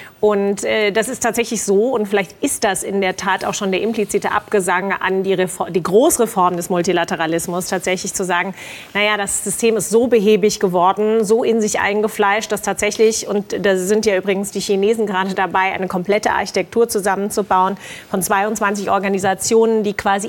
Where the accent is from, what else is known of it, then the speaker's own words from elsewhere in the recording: United States; also ich empfinde das als Amerikanerin tatsächlich, ich finde das zutiefst unamerikanisch.